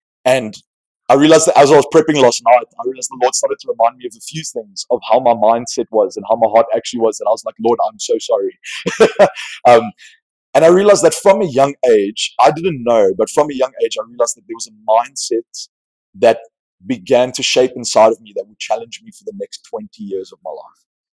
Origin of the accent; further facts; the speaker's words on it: Cape Town, Western Cape, South Africa; I'm from South Africa, so I live in Cape Town